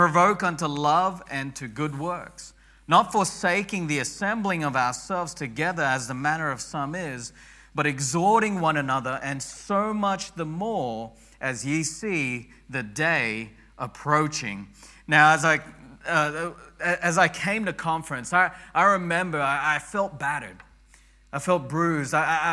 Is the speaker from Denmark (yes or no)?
no; Australia; I was new to Australia. I grew up in Australia, but I've been away for so long.